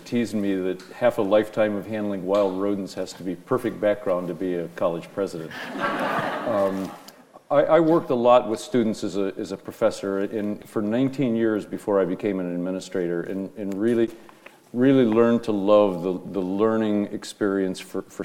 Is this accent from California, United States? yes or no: no; Ohio, United States; born there; moved away; I was born in Ohio.